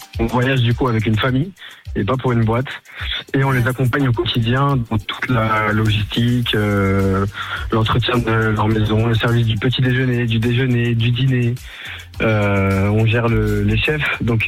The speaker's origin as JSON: {"language": "French", "town": "Bastia", "region": "Corsica", "country": "France", "said": "Ouais, non, pas de souci. Je viens de Bastia."}